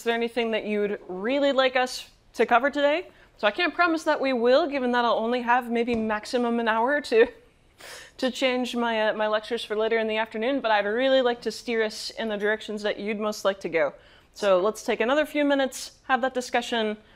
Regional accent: United States; now in Canada; I'm an aspirational Canadian. I'm originally American.

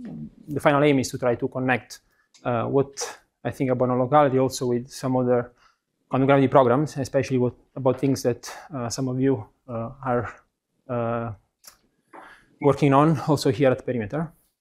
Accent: Italy; now in Stockholm, Sweden; I come from, I'm from Italy, but I'm based in Stockholm

